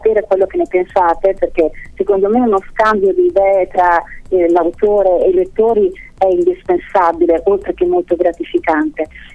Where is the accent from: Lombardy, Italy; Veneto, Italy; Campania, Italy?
Lombardy, Italy; Brescia; poi anche a Brescia, che è la mia città natale.